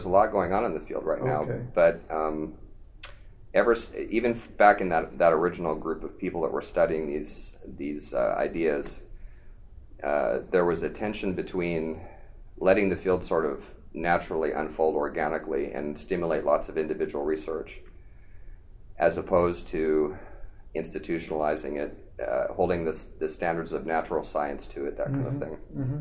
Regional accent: San Diego, California, United States; I'm a native to California, and I grew up in San Diego.

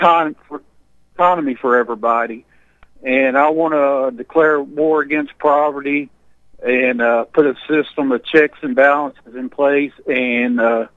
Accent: Marlin, Tennessee, United States; now in New Bern, United States; I'm from Marlin, Tennessee, but I currently live in New Bern.

